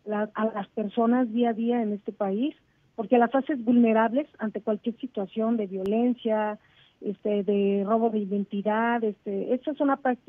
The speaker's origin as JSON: {"language": "Spanish", "country": "Mexico", "said": "somos los mexicanos que vivimos en este país."}